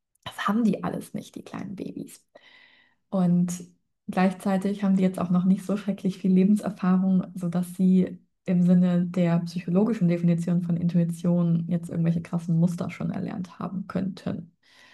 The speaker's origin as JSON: {"language": "German", "town": "Aachen", "region": "North Rhine-Westphalia", "country": "Germany", "tie": "born or raised there", "said": "ich bin in Aachen aufgewachsen"}